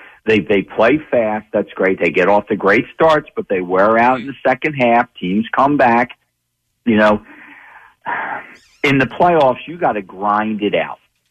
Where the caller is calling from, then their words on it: Woodbury Heights, New Jersey, United States; Woodbury Heights, Michael.